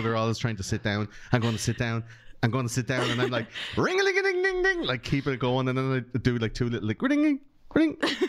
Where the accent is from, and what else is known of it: Ireland; born or raised there